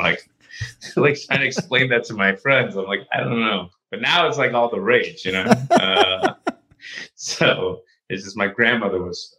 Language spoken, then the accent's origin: English; New York, United States; you know, I grew up in New York and I was raised in New York and then opened a restaurant in New York